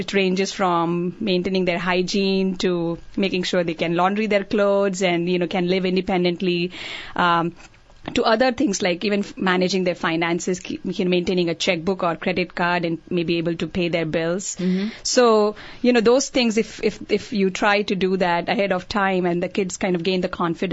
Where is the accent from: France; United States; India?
India; which is very different than how we grew up in India